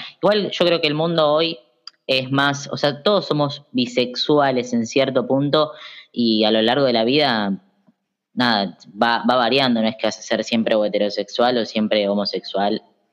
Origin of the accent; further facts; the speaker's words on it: Junín, Buenos Aires Province, Argentina; Soy un chico de Junín. Soy una masculinidad trans. Y tengo 22 años.